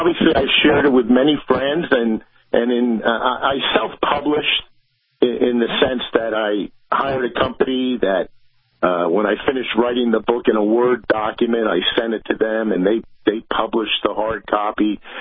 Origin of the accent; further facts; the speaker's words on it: New Jersey, United States; Well, I'm from New Jersey, as you mentioned, and people from New Jersey who get this book and read it will recognize a lot of the personalities that I mentioned and the places that I mentioned.